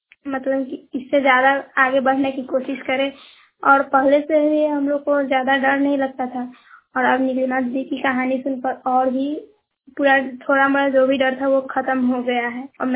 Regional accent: Bihar, India; मैं मखदुमपुर सदैया पंचायत की रहने वाली हूँ और मेरे जिला का नाम मुजफ्फरपुर है।

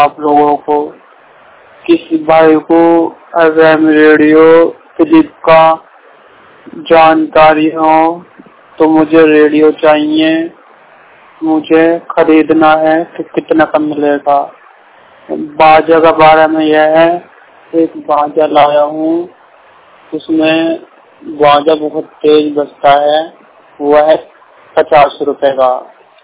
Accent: Meerut, Uttar Pradesh, India; मैं मेरठ का रहने वाला हूँ।

